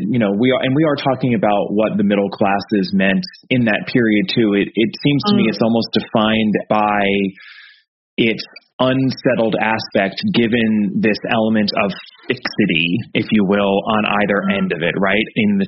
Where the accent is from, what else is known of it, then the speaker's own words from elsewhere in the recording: California, United States; And for me, as a Californian, I thought, is that Hewlett-Packard?